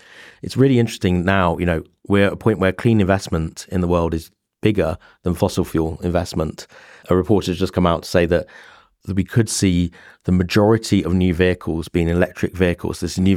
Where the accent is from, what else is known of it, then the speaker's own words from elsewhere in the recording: West Midlands, United Kingdom; I come from South Warwickshire. It's really beautiful.